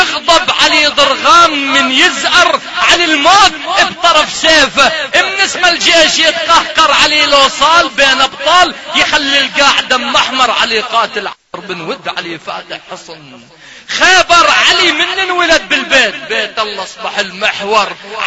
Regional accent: Lebanon

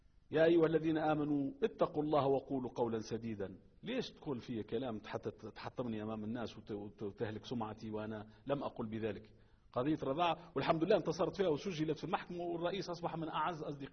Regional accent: Tunisia; احنا عندنا في تونس الآن الشرطة أقل واحد عنده بكالوريا وسنتين جامعة

